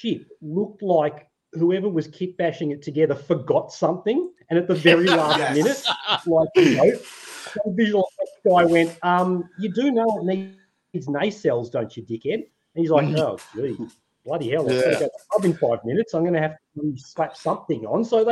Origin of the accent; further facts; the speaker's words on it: Australia; because I'm Australian and we're easily confused.